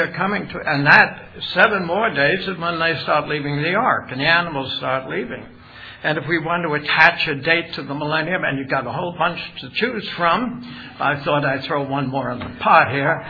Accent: New York City, New York, United States; At least I come from New York City.

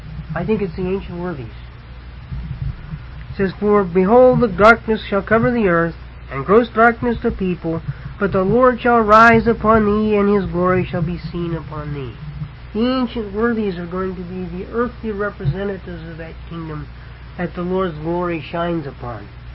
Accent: United States; You know, I'm touched by it because I'm an American. I love this country.

